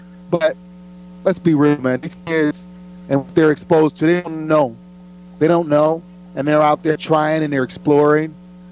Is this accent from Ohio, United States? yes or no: no; New Orleans, Louisiana, United States; but I mean, being a Ram, growing up in New Orleans as a Saint, we just don't like the 49ers.